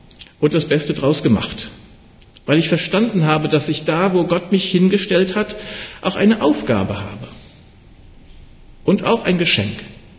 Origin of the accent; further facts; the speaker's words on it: Montabaur, Rhineland-Palatinate, Germany; born there; als Kind meiner Eltern geboren zu sein, in Montabaur im schönen Westerwald und eben nicht woanders, wo es auch schön ist.